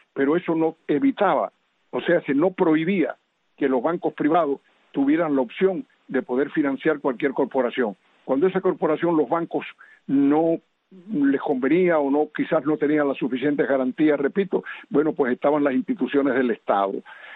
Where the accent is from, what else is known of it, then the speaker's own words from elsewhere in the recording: Cuba; moved away; yo me desarrollé y nací en 1926 y tuve la oportunidad de vivir la Cuba del 40, del 40 al 50, del 50 al 60, hasta el 61 que nací, que salí de Cuba.